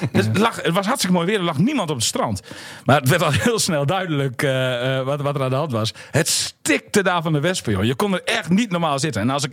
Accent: Emmen, Drenthe, Netherlands; Ik ben geboren en getogen in Emmen.

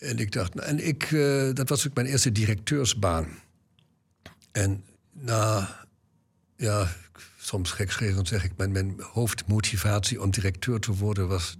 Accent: Bremen, Germany; now in Groningen, Netherlands; Kijk, opgegroeid in Bremen, nu in Groningen, dat is een beetje hetzelfde.

